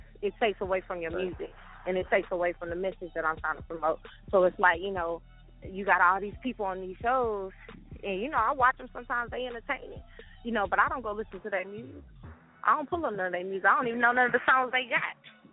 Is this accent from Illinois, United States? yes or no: no; Texas, United States; You know, I'm from Texas. I got to add the heat.